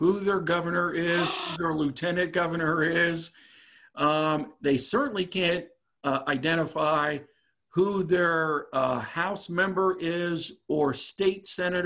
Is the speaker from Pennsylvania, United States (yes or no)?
yes; Pennsylvania, United States; now in Virginia, United States; my home state is Pennsylvania